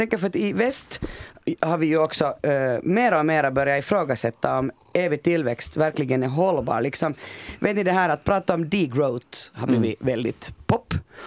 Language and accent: Swedish; Finland; Jag är ju en finländare, ni är svenska båda två.